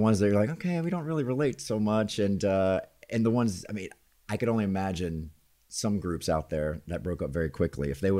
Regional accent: Southern United States, United States; accent: southern; I'm sorry, my southern accent is bad.

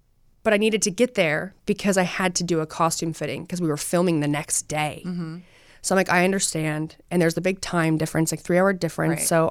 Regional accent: Utah, United States; It's like, I'm from Utah. I say mountain, right?

